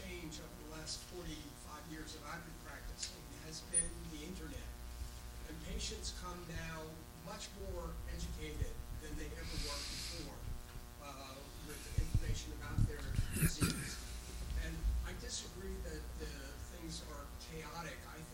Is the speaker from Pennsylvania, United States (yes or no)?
no; California, United States; Yeah, I'm a cardiologist from California, but I did not write that book.